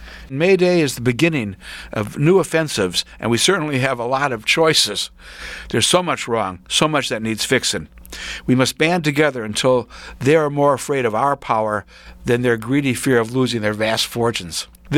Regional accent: Wisconsin, United States; I grew up in Wisconsin when Senator Joseph McCarthy was our senator.

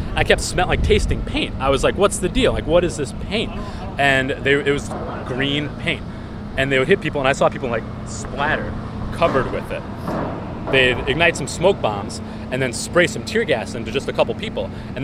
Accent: St. Paul, Minnesota, United States; I'm from St. Paul. I live right up on the hill, yeah.

